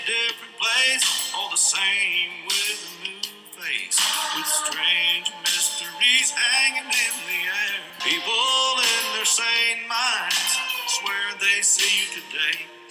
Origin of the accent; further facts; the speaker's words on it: Pueblo, Colorado, United States; my hometown of Pueblo, Colorado has been thrown into the limelight a week or so ago.